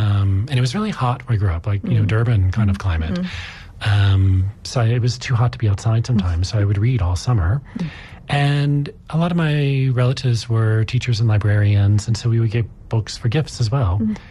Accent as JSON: {"language": "English", "country": "United States", "tie": "born or raised there", "said": "I'm American. I grew up in a very small town, totally opposite from Joburg. We had 25,000 people. I grew up like literally on a bayou looking at cane fields across the street."}